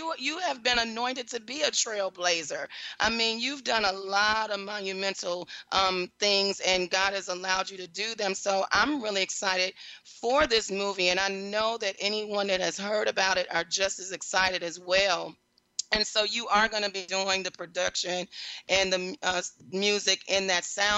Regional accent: Detroit, Michigan, United States; I'm from Detroit, so you know I know.

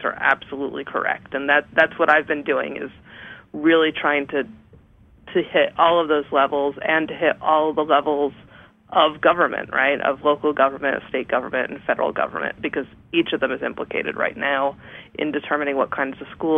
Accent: New Jersey, United States; the superintendent of the school district where I grew up in New Jersey wrote an op-ed piece

